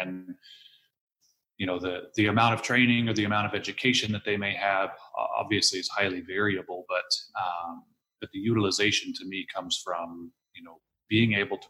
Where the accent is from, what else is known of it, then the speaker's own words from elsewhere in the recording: California, United States; I come from California where our practice act is I'll say pretty rigid.